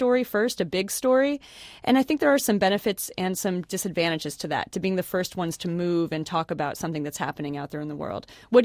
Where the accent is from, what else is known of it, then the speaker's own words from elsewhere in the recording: Midwest, United States; as a kid growing up in the Midwest, Red Lobster was the spot for graduation dinners, prom, birthdays.